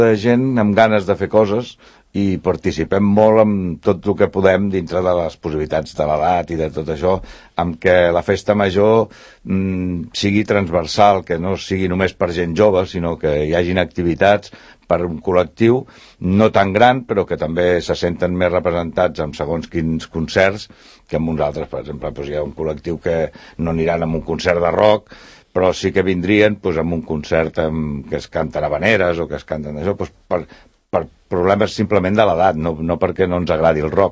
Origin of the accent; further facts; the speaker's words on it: La Floresta, Catalonia, Spain; sobretot a la Floresta, que és d'allà on venim.